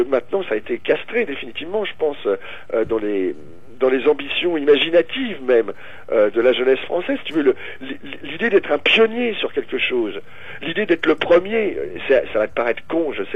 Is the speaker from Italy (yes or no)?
no; France; je suis français quand même